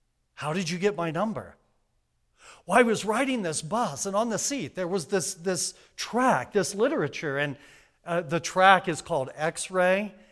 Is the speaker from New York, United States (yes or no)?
no; Oregon, United States; So I'm from Oregon, just outside of Portland, and, you know, state of Oregon.